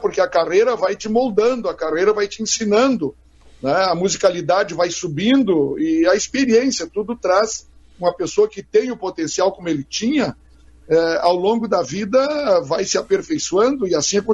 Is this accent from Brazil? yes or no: yes; Bom Jesus, Rio Grande do Sul, Brazil; fazíamos de Bom Jesus, a minha terra, um foro